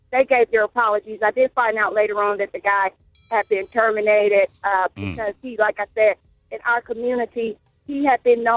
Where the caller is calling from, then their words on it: Indianapolis, Indiana, United States; I was pulled over by a police officer who at that time in our community, I'm calling from Indianapolis, was known for bad behavior with blacks.